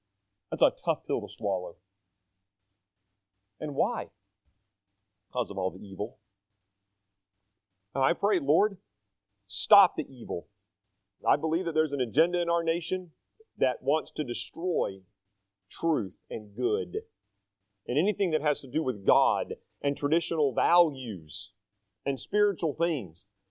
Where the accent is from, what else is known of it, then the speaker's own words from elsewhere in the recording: North Carolina, United States; Now, I can say that because I'm from North Carolina and that's where they were, so it's all good.